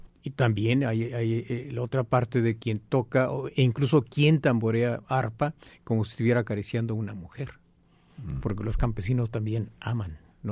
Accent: Mexico; Yo de niño en la Cienega de Chapala, justo en la noche, después ya de que la gente trabajó en el campo, en la noche, en las orillas del pueblo, los hombres cantando a capela.

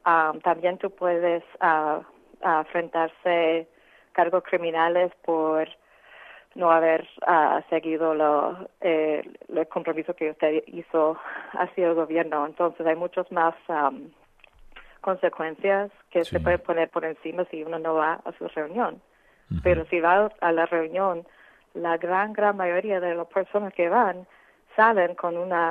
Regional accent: United States; como americana, me da tan asco y tanta tristeza pensar que mi propio gobierno

